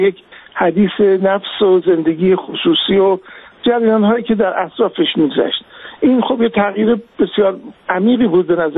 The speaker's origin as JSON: {"language": "Persian", "country": "Iran", "moved": "yes", "lives_now": "London, United Kingdom", "said": "بعد که من از ایران آمدم بیرون و نموندم"}